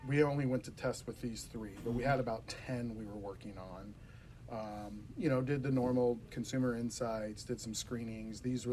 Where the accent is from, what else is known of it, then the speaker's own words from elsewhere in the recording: California, United States; In Southern California. So very close.